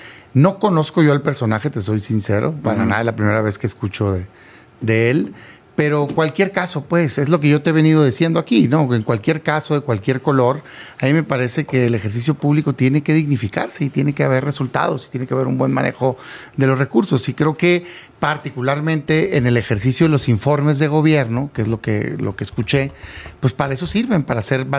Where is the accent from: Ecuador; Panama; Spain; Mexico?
Mexico; Sonora; now in Mexico City, Mexico; Mira, yo soy de Sonora, pero tengo años viviendo acá, en la zona metropolitana, digamos, entre Ciudad de México y el Estado de México.